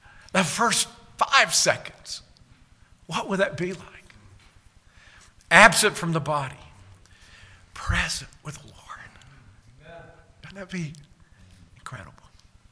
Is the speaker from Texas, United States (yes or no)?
no; Hartselle, Alabama, United States; I remember as a teenager growing up in North Alabama, Hartsell, Alabama. Our home was up on a hill. They call it Hartsell Mountain, just a little hill.